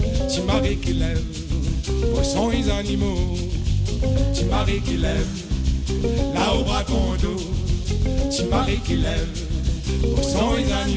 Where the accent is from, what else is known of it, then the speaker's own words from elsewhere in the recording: Réunion, France; on vient de l'île de La Réunion.